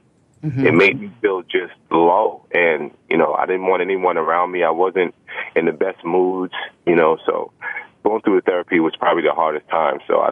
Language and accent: English; Brooklyn, New York, United States; growing up in Brooklyn, especially the Brownsville area